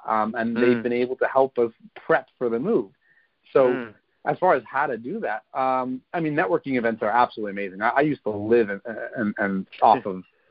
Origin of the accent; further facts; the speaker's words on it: St. Louis, Missouri, United States; I've connected with people because I grew up in St. Louis, and on their profile it said they're from St. Louis.